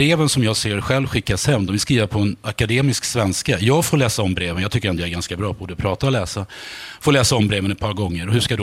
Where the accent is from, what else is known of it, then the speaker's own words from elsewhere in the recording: Stockholm, Stockholm County, Sweden; Ja, så jag är uppvuxen då i Söderort. Och på den tiden Rågsved och Farsta då